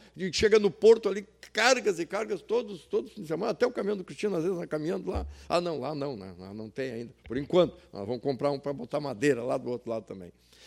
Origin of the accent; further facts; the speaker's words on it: Rio Grande do Sul, Brazil; já que nós somos gaúchos, né?